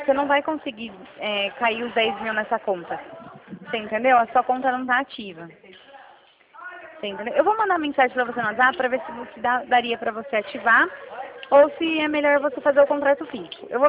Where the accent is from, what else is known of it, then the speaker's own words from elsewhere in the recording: São Paulo, Brazil; eu sou aqui do interior de São Paulo